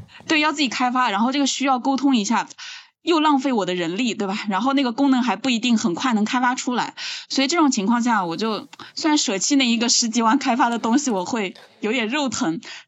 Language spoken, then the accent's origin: Chinese; Jiangsu, China; born there; 我本来是在农村出生的，就是我们那个年代，都是、虽然我也才31、32岁，就我们那个年代，其实农村还是比较重男轻女的，就在江苏的农村啊